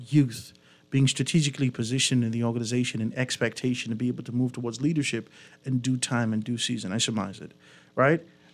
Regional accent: Grand Bahama, Bahamas; And West Grand Bahama, you know, I'm from West Grand Bahama, Bimini.

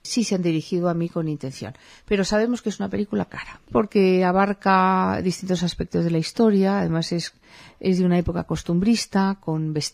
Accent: Vigo, Galicia, Spain; now in Barcelona, Spain

